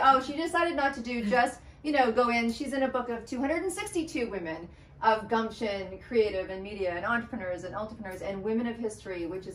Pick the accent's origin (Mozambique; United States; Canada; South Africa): Canada; I'm from Canada.